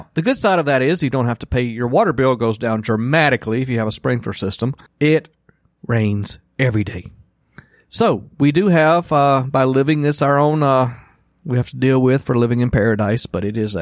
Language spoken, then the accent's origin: English; Mississippi, United States; Now, growing up in South Mississippi, I grew up in heat.